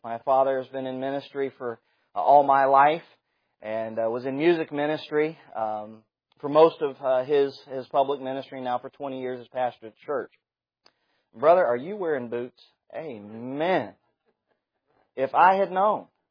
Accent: Chicago, Illinois, United States; I grew up in Chicago, so I was fine with it.

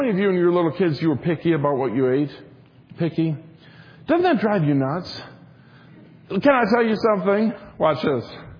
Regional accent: Minnesota, United States; You're from Indiana. I'm from Minnesota.

